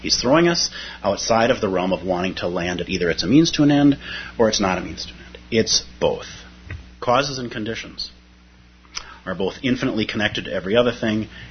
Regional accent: Minnesota, United States; So, as a Minnesotan, I'd like to think of winter as being the beginning of spring.

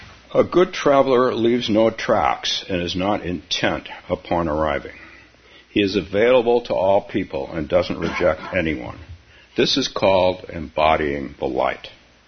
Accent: California, United States; moved away as an adult; now in Minnesota, United States; So I came from California to northern Minnesota to homestead.

